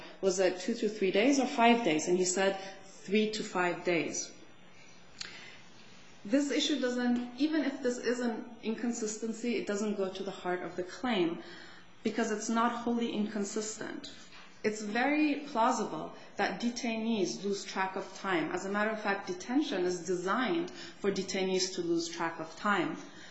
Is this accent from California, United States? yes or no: yes; Santa Monica, California, United States; No, Santa Monica.